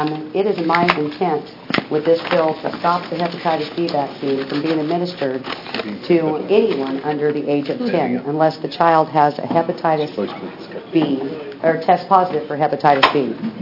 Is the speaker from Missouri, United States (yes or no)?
no; Coos Bay, Oregon, United States; I come from Coos Bay, Oregon.